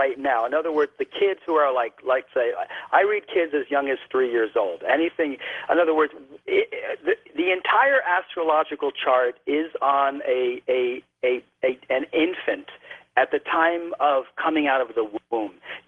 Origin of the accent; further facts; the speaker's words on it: United States; And I'm proud to say that because I am an American.